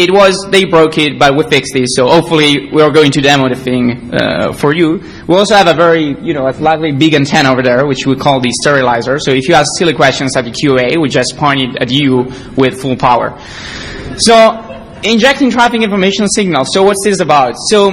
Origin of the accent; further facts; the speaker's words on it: Italy; I'm from Italy.